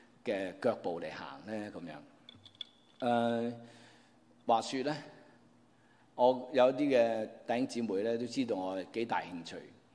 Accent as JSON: {"language": "Cantonese", "country": "Hong Kong", "said": "我雖然揸住澳門身份證，但我都係香港人嚟噶。"}